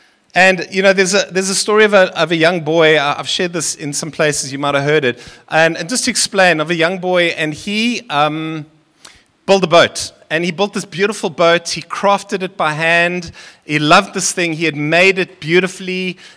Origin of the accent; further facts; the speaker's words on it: Seychelles; born there; I come from a French background, Seychelles. I was born in the Seychelles.